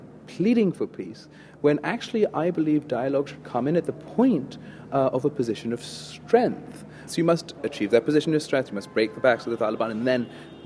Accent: Pakistan; I'm a Pakistani and I can relate to all Pakistanis.

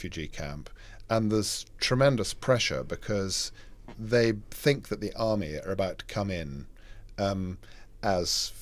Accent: Scotland, United Kingdom; When I was growing up in Scotland, the music you heard was very much the music that I've described hearing on the radio

